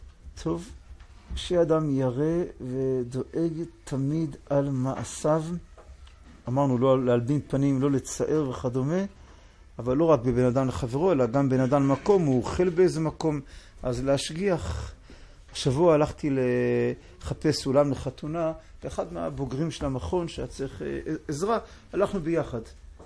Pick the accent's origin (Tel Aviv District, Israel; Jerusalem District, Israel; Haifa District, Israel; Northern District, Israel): Tel Aviv District, Israel; Tel Aviv; אני תל אביבי במוצאי, בילדותי, בנערותי